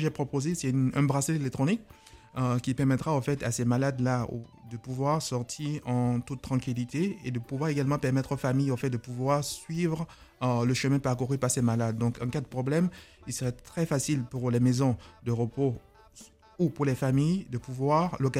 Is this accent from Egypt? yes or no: no; Benin; moved away as an adult; also born or lived in Paris, France; now in United States; J'ai fait mes études secondaires au Bénin, où j'ai obtenu mon bac. Puis après ça, je suis venu à Paris pour poursuivre mes études universitaires.